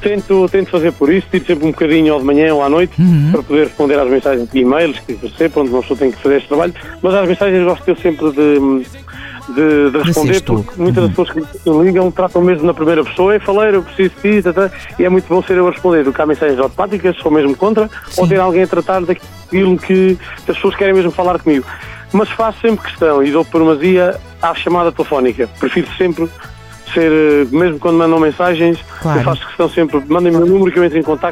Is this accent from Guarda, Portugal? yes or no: yes; Maceinhas, Guarda, Portugal; a minha terra, que é uma terra chamada Maceinhas, pertence ao Conselho de Belmonte.